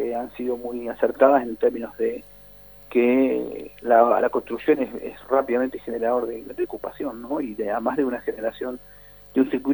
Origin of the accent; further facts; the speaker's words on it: Neuquén, Argentina; Sí, yo me puse porque yo soy neuquino primero.